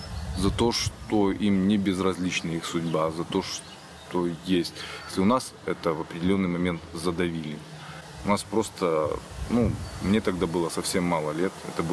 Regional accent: Brest Region, Belarus; also born or lived in Minsk; Я родом из Брестской области. Я прожил там до поступления в университет, затем я переехал в Минск. Долгое время я прожил в Минске. То есть я там жил, работал, у меня там семья.

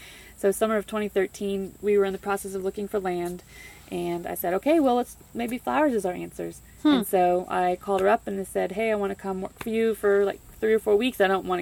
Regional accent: Hillsboro, United States; So I grew up in Hillsboro and went to high school there

